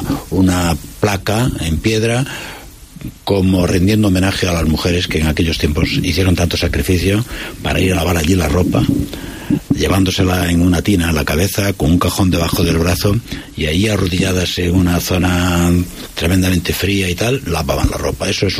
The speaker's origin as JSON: {"language": "Spanish", "town": "Maceda", "region": "Galicia", "country": "Spain", "said": "que es un motivo de orgullo, de ser macedano todavía con más fuerza y de agradecer a los vecinos de mi pueblo que me tengan en consideración"}